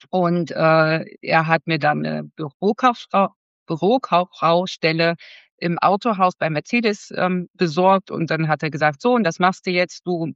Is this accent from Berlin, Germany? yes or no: yes; Berlin, Germany; ich komme aus Berlin und wohne hier mit zwei Kindern.